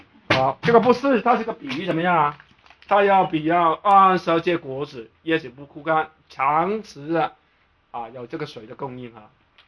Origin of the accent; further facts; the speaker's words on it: China; 我们中国人有个东西吧，是不是个不求人呢